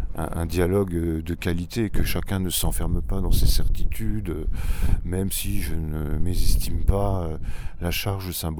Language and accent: French; Auvergne-Rhône-Alpes, France; je viens du Vercors, donc ce n'est pas du tout la même configuration des lieux